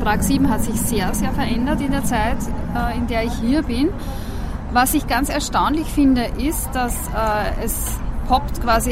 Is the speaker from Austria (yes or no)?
yes; Austria; now in Czech Republic; Also ich bin seit 2001 in Tschechien und ich komme aus Österreich